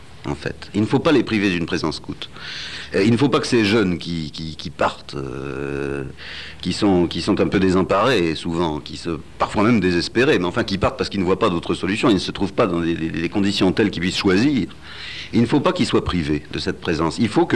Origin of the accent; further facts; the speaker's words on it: Saint-Étienne, Auvergne-Rhône-Alpes, France; Je les cite parce que je suis Stéphanois moi-même.